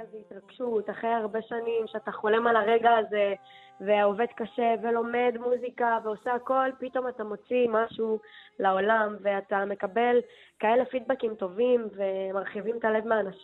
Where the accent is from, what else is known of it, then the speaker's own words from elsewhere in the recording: Jaffa, Tel Aviv District, Israel; now in Holon, Israel; אני בת 21, אני מיפו, במקור. כרגע האמת עברנו לחולון, לא מזמן אני וההורים. Okay. אז כרגע אני בחולון.